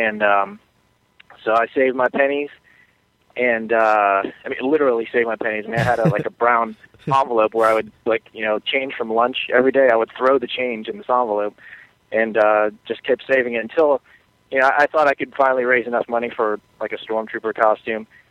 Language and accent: English; Tampa, Florida, United States; now in Charlotte, United States; Originally from Tampa, Florida, moved up to the Carolinas about a year and a half ago, to be closer to Alvin.